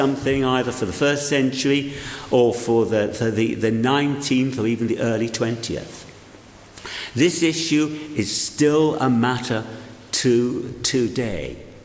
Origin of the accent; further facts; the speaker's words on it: Wales, United Kingdom; I was brought up in South Wales